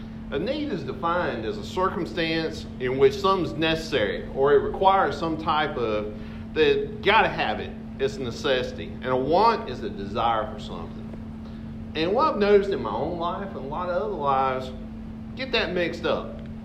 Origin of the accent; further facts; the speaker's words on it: Ware Shoals, South Carolina, United States; When we were growing up, I grew up on the Mill Hill in Wareshoals, on Lee Street, and we didn't have air conditioning.